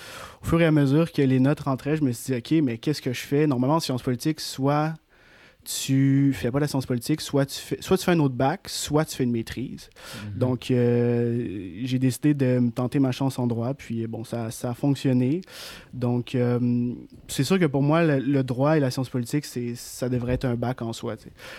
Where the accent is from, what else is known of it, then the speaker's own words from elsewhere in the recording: Quebec City, Quebec, Canada; Je suis parti de Québec, je savais pas trop quoi faire.